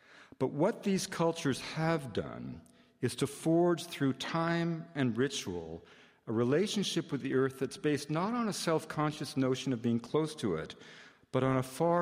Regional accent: British Columbia, Canada; As a young man growing up in British Columbia on the coast, I was led to believe that the rainforests of home existed to be cut.

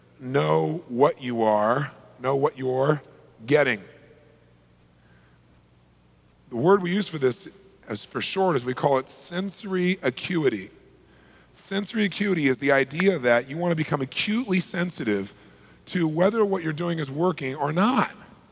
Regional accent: California, United States; Now, I'm from Southern California.

